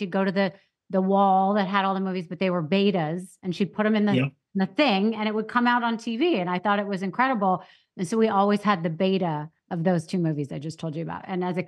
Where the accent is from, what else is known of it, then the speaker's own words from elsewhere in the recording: Anchorage, Alaska, United States; born there; And I only mention it too because I was born in Anchorage, Alaska.